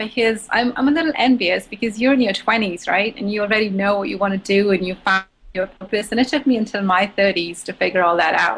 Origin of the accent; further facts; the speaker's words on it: India; Because I grew up in India, and that's what it's like in India.